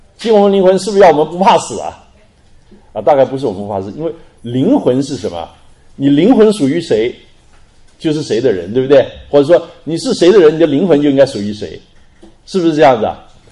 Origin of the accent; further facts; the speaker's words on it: Sanming, Fujian, China; 我们老家是叫福建三明很少人知道，有福建人大概才听说，很少人知道这个小地方，一个山区的地方，非常的贫穷偏僻。